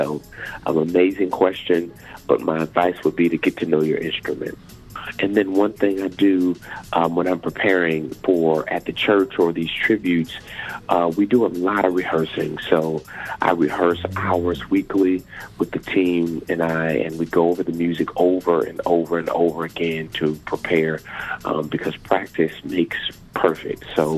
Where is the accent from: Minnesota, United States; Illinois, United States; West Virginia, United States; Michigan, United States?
Michigan, United States; Detroit; are from Detroit, Michigan. I'm from Detroit, Michigan.